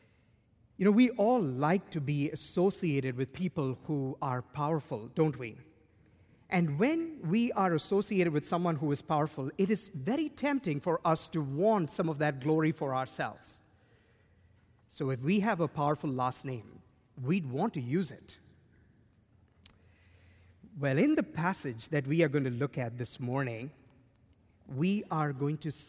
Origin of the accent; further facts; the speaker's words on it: India; also born or lived in Dubai, United Arab Emirates; even though we have lived in Dubai our entire lives, we are originally from India.